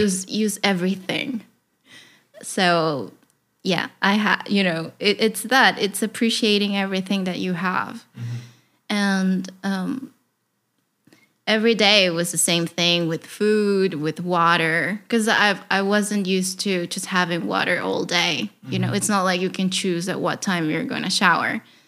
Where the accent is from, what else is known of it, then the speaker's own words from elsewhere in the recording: Caracas, Capital District, Venezuela; growing up in Caracas, the best thing about it was, you know, just so many cultures together in the same building that I used to live.